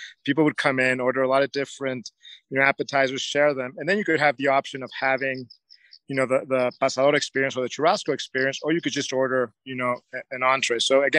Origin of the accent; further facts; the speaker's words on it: Mexico; Well, you know, I was born and raised in Mexico.